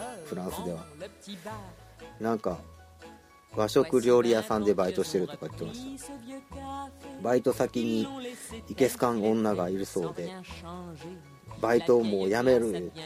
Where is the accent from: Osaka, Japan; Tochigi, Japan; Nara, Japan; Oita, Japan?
Osaka, Japan; now in Tokyo, Japan; 僕大阪出身で東京に来たのが何歳の時やったとか何年の時やったとか